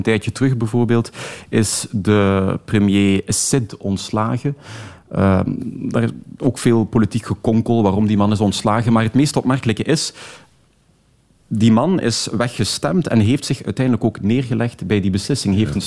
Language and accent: Dutch; Tunisia; Dutch is a second language; En ik herinner me ook als kind in Tunesië, iedereen kende wel iemand die ooit is opgepakt en gemarteld is geweest.